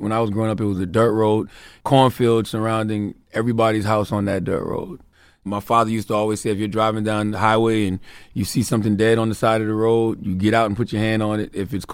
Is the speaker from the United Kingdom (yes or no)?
no; Moncks Corner, South Carolina, United States; Growing up in Monk's Corner, South Carolina, I was doing a lot of things I had no business doing.